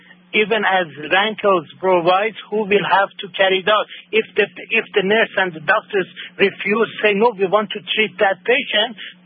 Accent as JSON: {"language": "English", "country": "Iran", "second_language": "English", "said": "I am international journalist from Iran, and I work with Alex Ansari, your friend, in Portland, Oregon."}